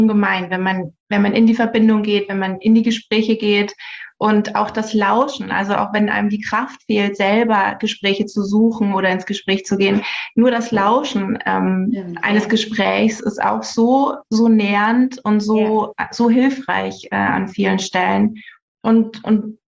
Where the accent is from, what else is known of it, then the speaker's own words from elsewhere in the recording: Bavaria, Germany; also ich bin bald 35 Jahre alt. Ich werde im Januar 35. Ich komme aus der Nähe von Nürnberg. Ich lebe hier mit meinem Verlobten und mit meinem Hund in einer kleinen Stadt in der Nähe von Nürnberg. Wir haben recht viel Natur außenrum.